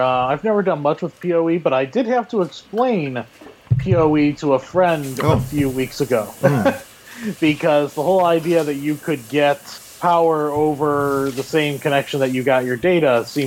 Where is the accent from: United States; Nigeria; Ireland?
United States; Ohio; And growing up in Ohio, along the shore of Lake Erie, you always knew that whatever way the lake was, it was north